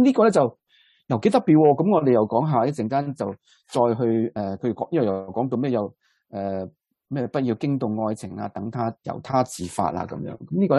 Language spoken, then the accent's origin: Cantonese; China; 咁咧呢个咧就好似我哋中国人呢个唱山歌咁嘅